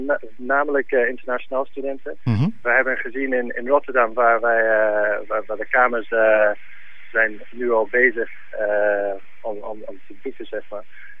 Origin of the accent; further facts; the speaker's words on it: Scotland, United Kingdom; now in Netherlands; Ja, dat komt uit Schotland, waar ik vandaan kom, als ik eerlijk ben.